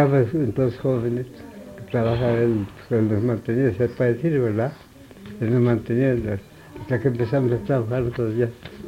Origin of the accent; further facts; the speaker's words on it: La Ciénaga, State of Mexico, Mexico; born there; En la Ciénaga, la ranchería de la Ciénaga, perteneciente aquí.